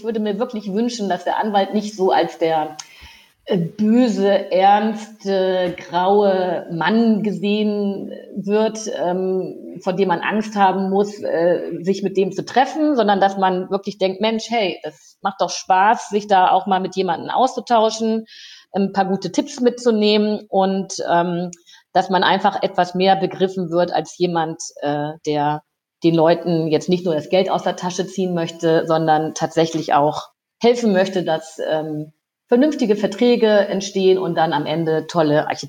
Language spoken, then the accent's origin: German; Lower Saxony, Germany; Ich bin ja aus der Lüneburger Heide ins Rheinland gekommen